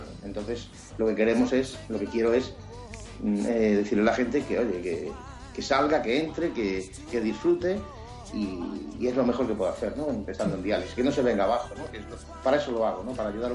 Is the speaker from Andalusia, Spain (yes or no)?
yes; Cádiz, Andalusia, Spain; no soy gallego, nací en el extranjero por motivo de mis padres eran emigrantes. Y mi madre andaluza, mi padre gallego, y me crié en Cádiz, pero llevo aquí ya más de 25 años